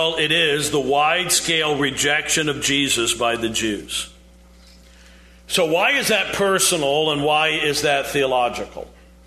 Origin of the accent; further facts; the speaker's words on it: New York, United States; I wrestle with this as an American. You know, America, of course, is a melting pot in a lot of ways, and it's difficult sometimes to, well, who are my people? I'm from New York.